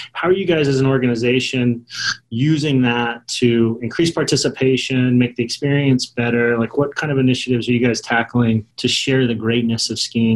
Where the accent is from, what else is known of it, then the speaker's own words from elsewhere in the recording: Salt Lake City, Utah, United States; I grew up right there on Foothill Drive, just south of west of Foothill Drive on 2300 East, literally walk out of the house to the UTA bus stop